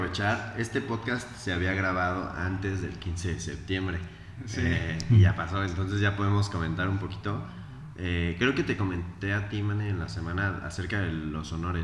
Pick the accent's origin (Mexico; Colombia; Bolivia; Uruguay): Mexico; se acuerdan que todos somos mexicanos o la mayoría que estamos en México